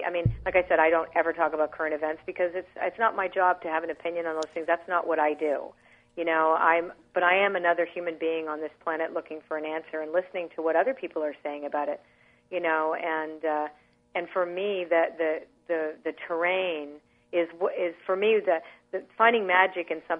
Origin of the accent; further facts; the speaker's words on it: Canada; I'm Canadian. We don't really have guns up there anyway.